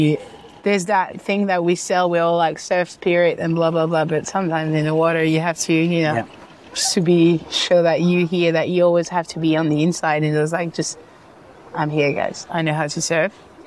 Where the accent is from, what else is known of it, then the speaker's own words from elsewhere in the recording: Morocco; even though I was born and raised in Morocco